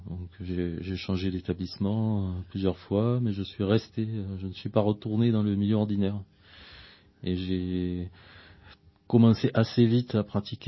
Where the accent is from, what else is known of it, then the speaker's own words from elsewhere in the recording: Perpignan, Occitanie, France; now in Toulouse, France; je réside à Toulouse, mais j'ai grandi à Perpignan, donc un peu plus au sud.